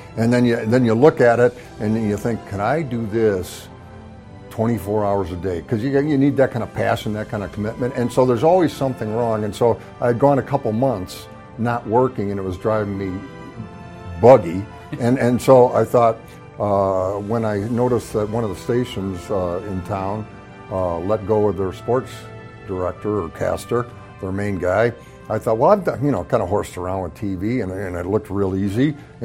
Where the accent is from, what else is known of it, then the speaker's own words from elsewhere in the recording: Chicago, Illinois, United States; now in Green Bay, United States; I'm from the Chicago area originally, but like all my time was spent here. This was home.